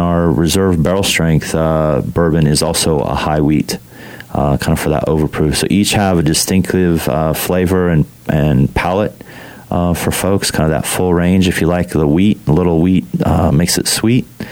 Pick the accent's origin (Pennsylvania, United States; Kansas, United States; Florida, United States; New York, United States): Kansas, United States; I'm originally from Kansas, went to high school here, attended and graduated Kansas State University years ago